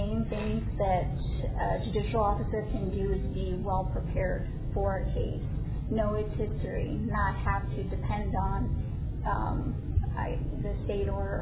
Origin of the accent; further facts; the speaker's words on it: Yuma, Arizona, United States; I am from Yuma, born and raised here. Went to high school in Yuma, attended Arizona State University, and then went to law school in California.